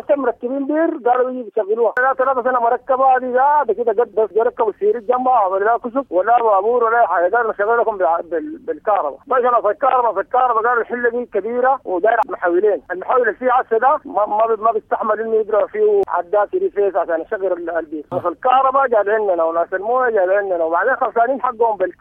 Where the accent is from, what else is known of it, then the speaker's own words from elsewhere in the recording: Sudan; نحن بغرية في ولاية سنار.